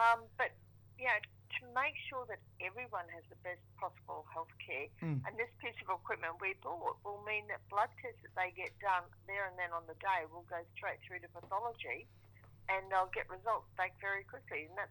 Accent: Cairns, Queensland, Australia; I'm an FNQ local. I was born and bred in Cairns. I have relations on the Tablelands

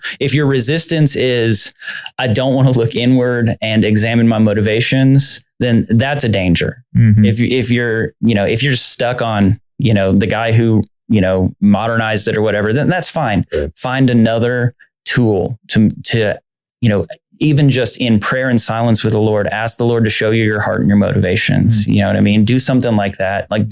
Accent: the South, United States; I grew up in the South watching John Wayne movies.

